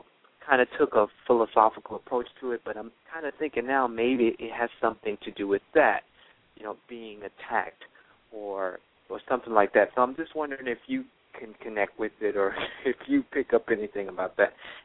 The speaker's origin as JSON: {"language": "English", "region": "Florida", "country": "United States", "said": "I'm from Florida, too."}